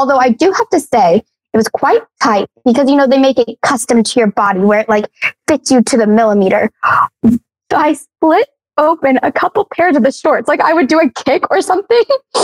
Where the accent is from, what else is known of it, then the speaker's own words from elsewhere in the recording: Texas, United States; We're both from Texas. We bonded over the weirdest things, like, well, not the weirdest thing, but, like, Texas, cowboys, Tex-Mex food.